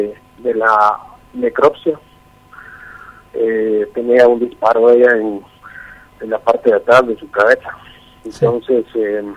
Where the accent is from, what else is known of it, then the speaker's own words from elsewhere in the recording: Guatemala; como guatemalteco